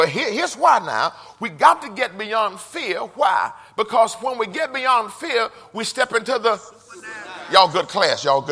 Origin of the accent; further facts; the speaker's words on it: Houston, Texas, United States; I'm from Fifth Ward.